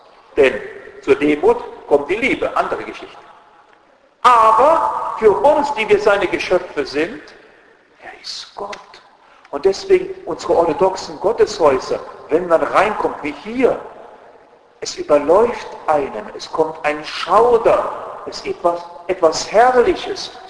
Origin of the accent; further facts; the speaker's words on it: Southern Germany, Germany; now in Vienna, Austria; Ich bin aus dem Süden Deutschlands.